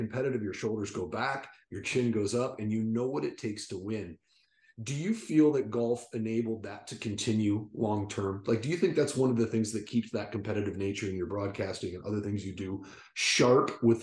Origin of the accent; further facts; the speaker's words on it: Minnesota, United States; I grew up in Minnesota